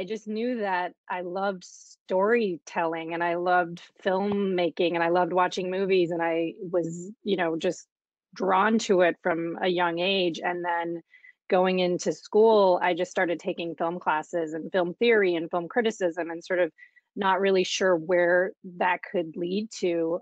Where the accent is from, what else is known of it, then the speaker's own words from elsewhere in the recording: Iowa, United States; also born or lived in Massachusetts; I grew up in Iowa and Massachusetts, and I didn't know any filmmakers and had no idea what Los Angeles was like or if I could even go there.